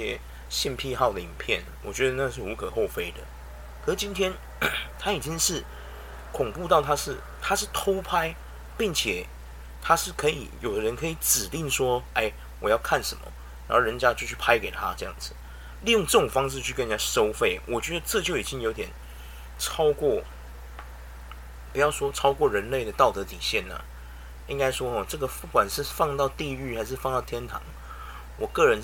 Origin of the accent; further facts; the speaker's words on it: Taiwan; 2个礼拜是我们台湾人对新闻媒体的一个容忍度最大的极限。